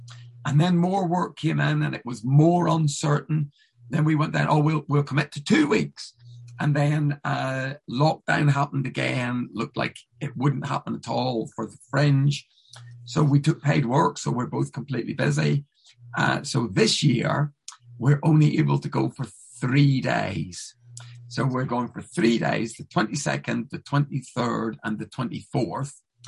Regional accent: Northern Ireland, United Kingdom; when I was young, I grew up in Northern Ireland, and when I was growing up, I worked on the fairgrounds

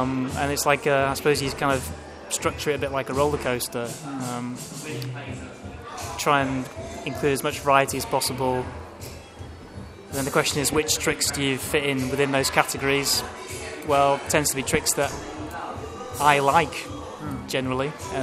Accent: Manchester, North West England, United Kingdom; I grew up in Manchester, and the problem with Manchester was that there weren't any magic shops, there weren't any magic societies, to the best of my knowledge, certainly not for kids.

